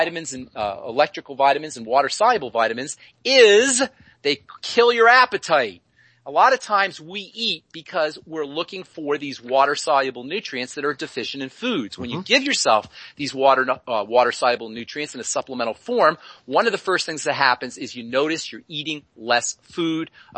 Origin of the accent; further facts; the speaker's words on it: Boulder, Colorado, United States; I am from Boulder, Colorado, you know.